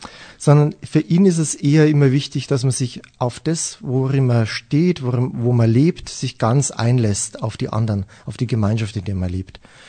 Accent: Weiden, Bavaria, Germany; man hört es vielleicht immer noch aus der Oberpfalz, Ostbayern, die Gegend von Weiden, der Oberpfalz, Weiden, bezeichne ich gerne als meine Heimatstadt. Dort habe ich lange Zeit im Internat gelebt. Aufgewachsen bin ich mit 4 Geschwistern.

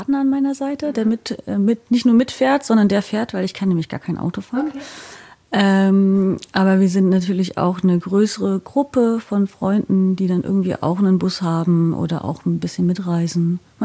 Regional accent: Wismar, Mecklenburg-Vorpommern, Germany; born there; Ich komme von der Ostsee. Ich bin geboren in der Stadt, die heißt Wismar.

